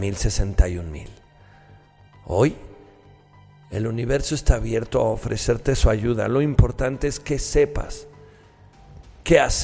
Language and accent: Spanish; Guanajuato, Mexico; Me encanta que seas de Guanajuato porque yo soy de Guanajuato.